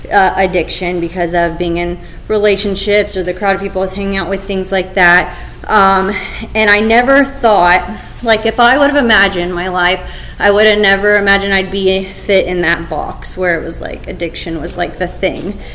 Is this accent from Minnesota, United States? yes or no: no; Florida, United States; Like you said, I'm from Florida. I live in Central Florida, so this isn't like my backyard.